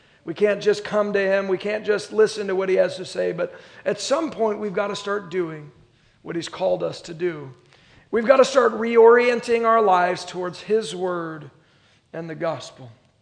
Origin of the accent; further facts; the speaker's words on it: California, United States; but I'm a Californian, and I love the beaches of California